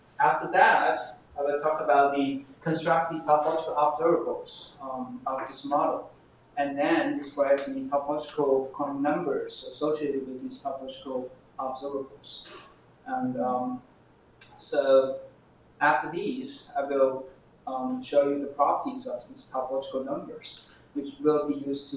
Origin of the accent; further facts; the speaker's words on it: Japan; so that's why I'm from Japan.